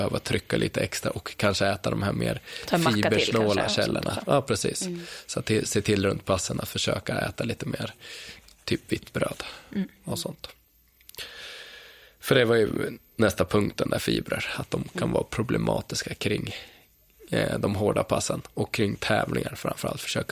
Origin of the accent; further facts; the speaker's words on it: Dalarna County, Sweden; Sprang i snön hemma i Dalarna.